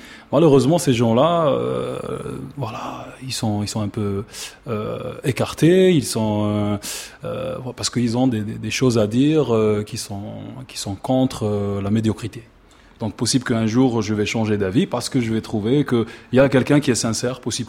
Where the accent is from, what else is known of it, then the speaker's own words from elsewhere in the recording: Oran, Oran Province, Algeria; Oui, je suis de Ouharn.